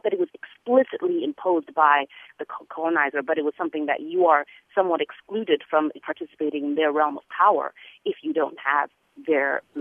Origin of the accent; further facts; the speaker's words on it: Zimbabwe; now in United States; for me being bicultural as I am and very much being an American and very much being a Zimbabwean.